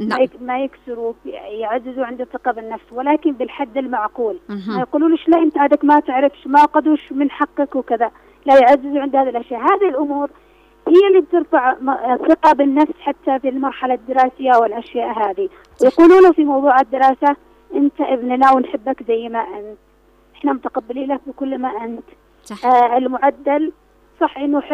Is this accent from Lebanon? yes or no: no; Yemen; طبعا المنبهات عندنا في اليمن